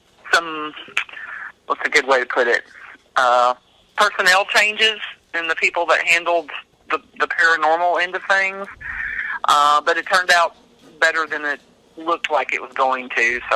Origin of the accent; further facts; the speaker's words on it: Cowpens, South Carolina, United States; born there; See, I was born in Cowpens, South Carolina, so this is kind of where this was taking place when I was doing the research.